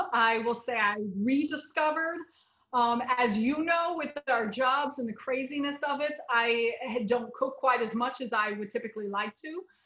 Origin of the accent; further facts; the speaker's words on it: Chicago, Illinois, United States; now in New York, United States; You know, I'm born and raised in Chicago, so I I think I have a maybe wider lens and perspective on this.